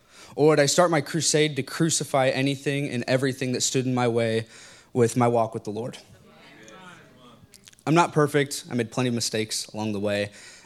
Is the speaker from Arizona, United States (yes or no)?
yes; Arizona, United States; born there; I was born in Arizona.